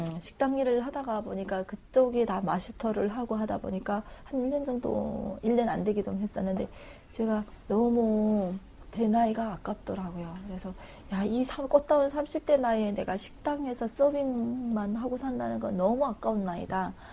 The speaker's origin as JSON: {"language": "Korean", "country": "North Korea", "moved": "as an adult", "lives_now": "South Korea", "said": "이북에서 온 지 이제 한 1년도 안 됐어요."}